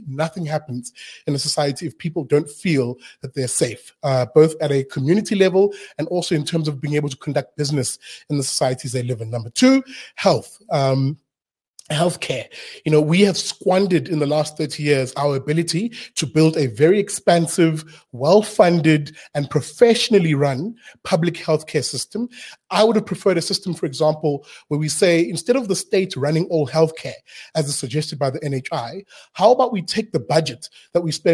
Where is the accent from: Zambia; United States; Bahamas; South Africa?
South Africa; I'm not even going to frame it as a black Jewish South African. I'll frame it as a South African, period.